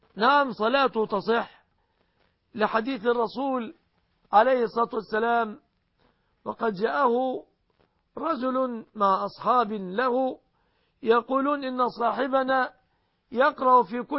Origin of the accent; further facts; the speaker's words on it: Egypt; بلادنا مصر